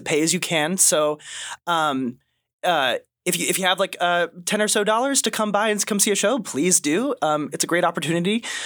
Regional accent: Washington, United States; Just growing up in Washington, it was a very Caucasian high school, a very Caucasian school district.

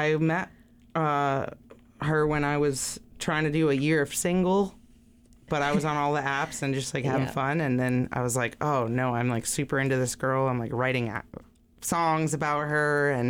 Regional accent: United States; because I'm as American as I get.

